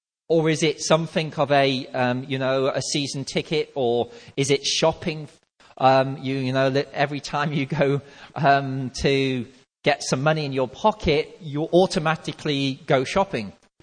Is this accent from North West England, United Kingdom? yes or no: yes; North West England, United Kingdom; I'm from Merseyside, so originally anyway.